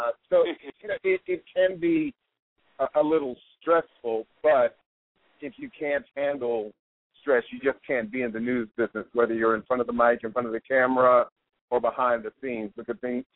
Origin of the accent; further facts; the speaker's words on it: Washington, District of Columbia, United States; also born or lived in Prince George's County, Maryland; Well, I'm from Washington, D.C. originally. That's where I was born.